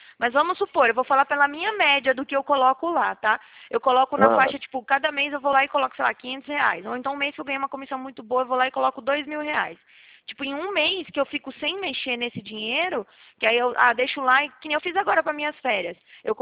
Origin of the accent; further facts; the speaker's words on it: Bahia, Brazil; eu já meto o sotaque logo, falo, oxe, tá falando com quem? Eu sou lá da Boca do Rio